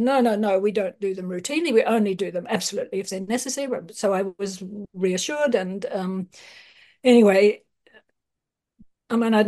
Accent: Australia; I mean, I'm Australian. My husband at that point was, so he's from England. That's how come we're over there having that baby. Came back here to Australia

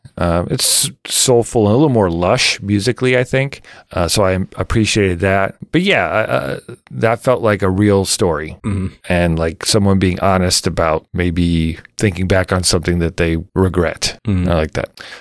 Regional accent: Midwest, United States; I was a kid from the Midwest. I'd never heard of it.

